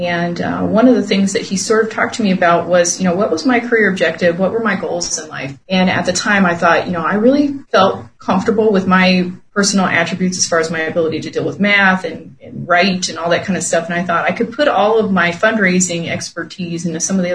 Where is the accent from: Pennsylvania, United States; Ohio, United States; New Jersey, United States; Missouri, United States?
Ohio, United States; away from my home state, away from my family, in a whole nother place I've never been to. Hadn't really traveled too much outside of the state of Ohio on my own